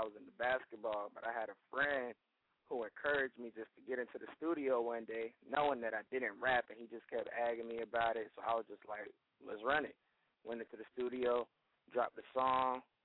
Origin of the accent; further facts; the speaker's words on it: St. Petersburg, Florida, United States; St. Petersburg, Florida.